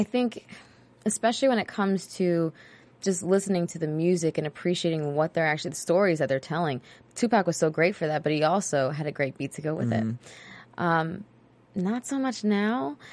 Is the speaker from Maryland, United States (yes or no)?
no; Queens, New York, United States; I love her, but … 's my girl. We're both from Queens.